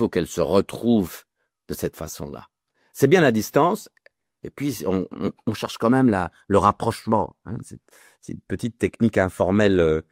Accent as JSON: {"language": "French", "country": "United States", "second_language": "French", "said": "comme je viens des États-Unis, on se dit, bon, il maîtrise à peine le français"}